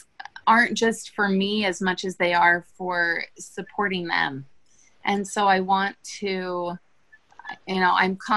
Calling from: Mesa, Arizona, United States; I'm in Mesa, Arizona.

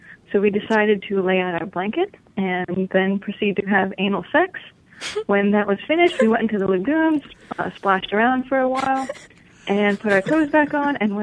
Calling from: Brooklyn, New York, United States; Hello. I am calling from Brooklyn

